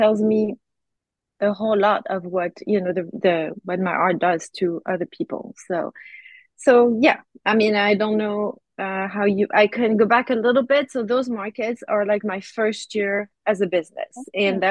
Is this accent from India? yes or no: no; Normandy, France; now in United States; I'm from Normandy, and actually, I was raised in the country. So, I had a very simple life as a kid, ended up in a large metropolis, go figure. But yeah, I'm from Normandy, so northwest